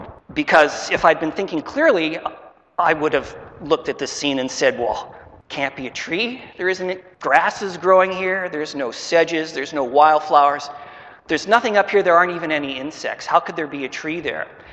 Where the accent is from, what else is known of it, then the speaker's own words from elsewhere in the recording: Los Angeles, California, United States; And for a little 12-year-old kid growing up in Los Angeles, I had never seen trees this big.